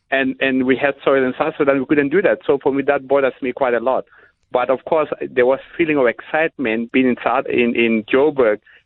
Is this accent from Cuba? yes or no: no; South Sudan; also born or lived in Eritrea; when I grew up in South Sudan, everything was lovely, because that's what I knew.